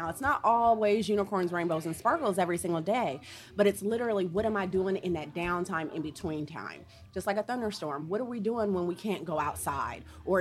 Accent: Ohio, United States; It's a cultural thing. I'm from Ohio.

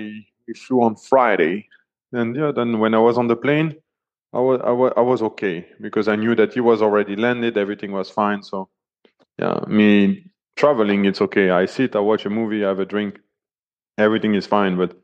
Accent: France; now in Belgium; I'm from France, but I'm located in Belgium with my wife

